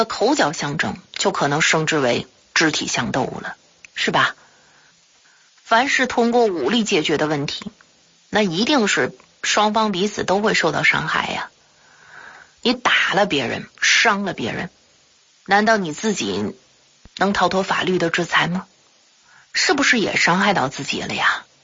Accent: Tsetang, Tibet, China; 我就是在敬老院里长大的孤儿， 关于我的身世，在整个的西藏山南的泽当镇，那几乎是家喻户晓了啊！

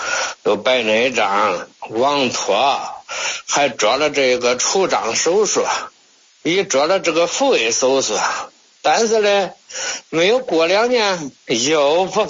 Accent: Henan, China; 哎，我家是河南的。

